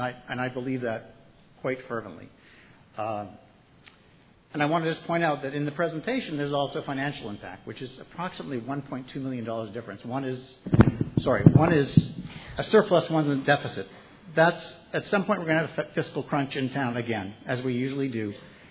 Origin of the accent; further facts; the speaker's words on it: Peterborough, New Hampshire, United States; now in Sudbury, United States; I grew up in Peterborough, New Hampshire, in the Monadnock region, and I just felt immediately at home.